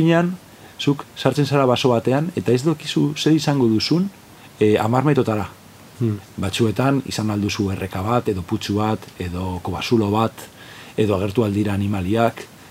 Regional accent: Bilbao, Basque Country, Spain; Eta igual goratzen dut areatza, zer eta ni Santutxukoa naiz, eta Santutxun ez daukago parkerik.

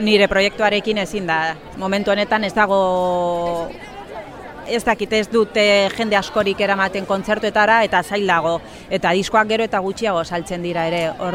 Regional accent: Vitoria-Gasteiz, Basque Country, Spain; first language Spanish; Basque is a second language; also born or lived in Bilbao; Ni Bilbon jaio nintzen, gero Gasteizera jo nintzen bizitzera gurasoekin eta baina beti nire giroa familian eta izan da erdalduna.

